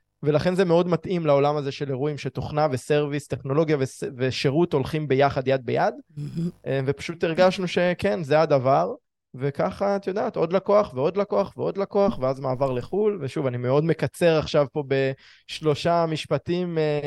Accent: Herzliya, Tel Aviv District, Israel; אני מהרצליה

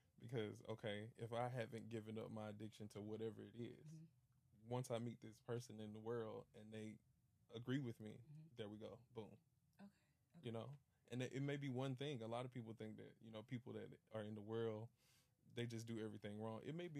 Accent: Atlanta, Georgia, United States; I'm originally from Atlanta. I'm 30.

